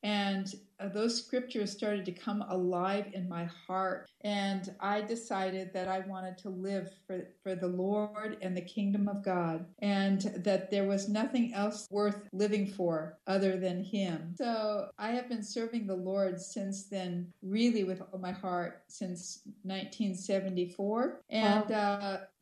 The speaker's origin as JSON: {"language": "English", "town": "Los Angeles", "region": "California", "country": "United States", "tie": "born or raised there", "said": "Well, basically, I grew up in L.A., and I am coming from a Jewish family. My parents were born and raised in New York, and their parents from Russia and Romania."}